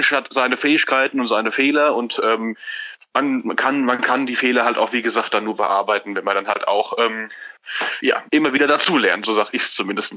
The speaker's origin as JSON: {"language": "German", "region": "Hesse", "country": "Germany", "accent": "Central Hessian"}